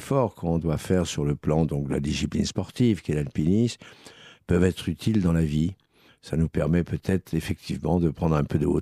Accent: Grenoble, Auvergne-Rhône-Alpes, France; j'ai passé mon enfance à Grenoble, où mon père était magistrat. C'est donc le Dauphiné.

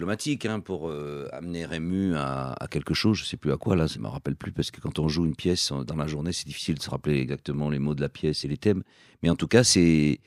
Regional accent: south of France, France; accent: Midi; Je n'ai pas beaucoup l'accent du Midi, mais de le pousser un peu.

